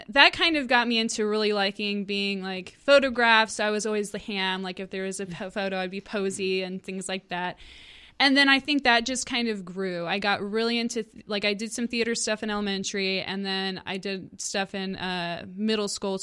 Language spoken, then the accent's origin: English; Aberdeen, Scotland, United Kingdom; born there; I was born in Scotland, Aberdeen, Scotland.